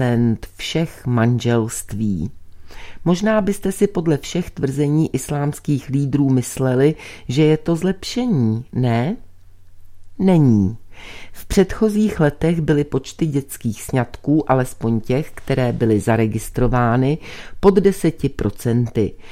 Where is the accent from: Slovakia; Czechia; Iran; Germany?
Iran; Czech is a second language; Íránská islámská republika, odkud pocházím